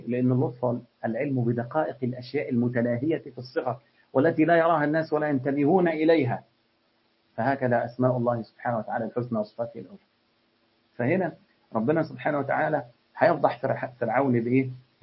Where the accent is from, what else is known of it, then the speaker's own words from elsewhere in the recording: Egypt; اللي هما بيقولوا عندنا في مصر هنا يقول لك إن هو لونه خمري حبتين